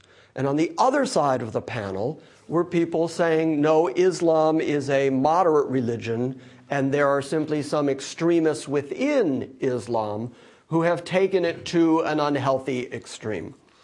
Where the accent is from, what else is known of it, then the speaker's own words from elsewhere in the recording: Ireland; because I'm Irish.